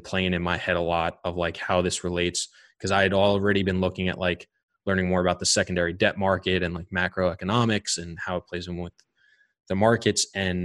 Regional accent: New York, United States; because I'm a New Yorker and I drink tons of coffee

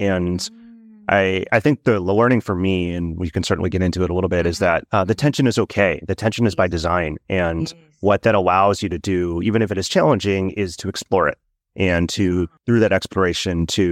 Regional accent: United States; So I am a son of two immigrants in the United States. I'm Chinese American, and I grew up in an incredible household full of love and compassion and support.

